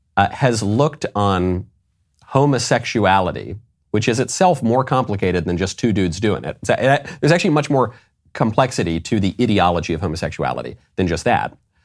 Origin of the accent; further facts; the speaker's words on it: New York, United States; also born or lived in Los Angeles; I'm from New York. I'm from LA.